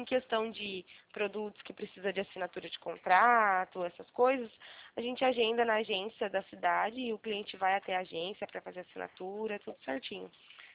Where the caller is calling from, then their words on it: Araras, São Paulo, Brazil; Eu fico no interior de São Paulo, aqui na cidade de Araras.